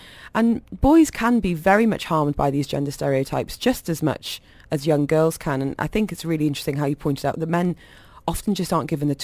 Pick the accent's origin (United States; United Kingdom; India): United Kingdom; Speaking as a Brit